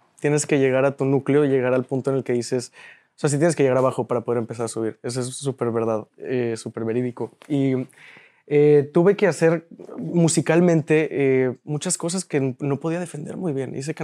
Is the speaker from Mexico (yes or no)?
yes; Monterrey, Nuevo León, Mexico; born there; Nací aquí en Monterrey